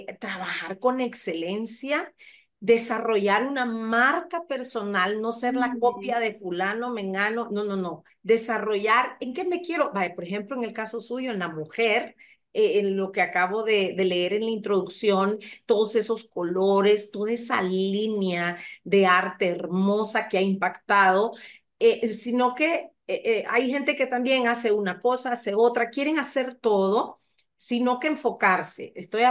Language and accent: Spanish; Honduras; tenemos ese pensamiento tan mediocre de que no nos valoramos nosotros mismos como hondureños